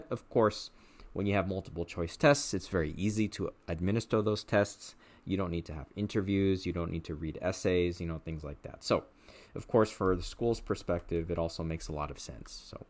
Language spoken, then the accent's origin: English; California, United States; And I'm currently based in, well, where I grew up in the Los Angeles area. Now I'm in Orange County, but I'm right on the border with LA.